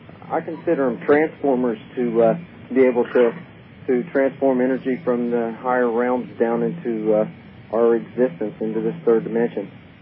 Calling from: Ohio, United States; I'm calling from Ohio.

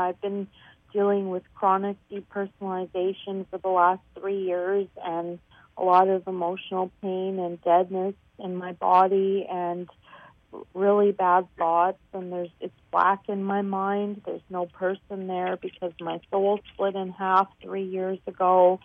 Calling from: Canada; I'm calling from Canada.

